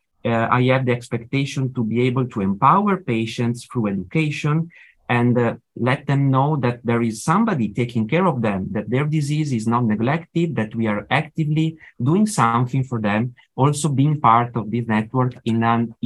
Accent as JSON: {"language": "English", "town": "Verona", "region": "Veneto", "country": "Italy", "lives_now": "Padua, Italy", "said": "Padova is not my hometown. I come from Verona, which is quite close, but I studied medicine in Padova"}